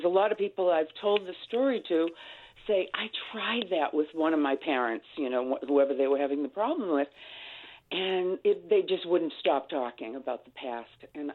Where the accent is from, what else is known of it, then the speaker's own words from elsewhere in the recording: Salem, Massachusetts, United States; I grew up Catholic. And I grew up in Salem, Massachusetts. I'm 75, so I'm not a kid.